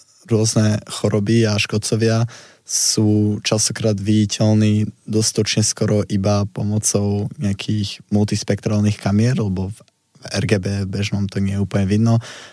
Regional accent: Banská Bystrica, Banská Bystrica Region, Slovakia; Ja som z Banskej Bystrice pôvodne

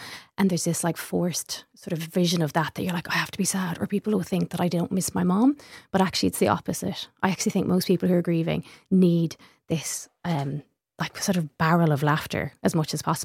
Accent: Connacht, Ireland; And as an Irish person, you're not allowed to have those notions of yourself.

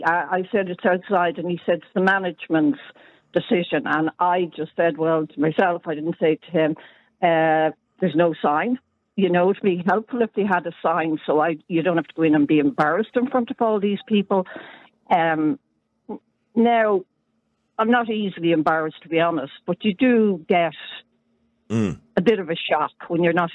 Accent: Ireland; And I just think we as Irish people, we're not dog friendly.

